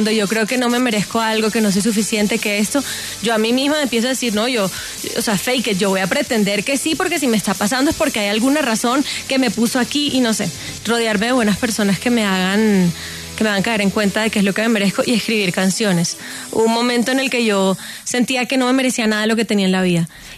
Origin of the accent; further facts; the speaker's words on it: Bogotá, Colombia; also born or lived in Caribbean coast; como yo me crié también en Bogotá, yo siento que yo puedo hablar muy rolo si quiero. Y puedo hablar muy costeño si quiero.